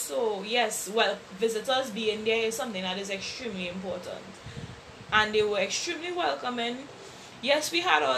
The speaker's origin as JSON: {"language": "English", "country": "Trinidad & Tobago", "said": "As I say, in Trinidad is a place filled with various cultures and that kind of thing."}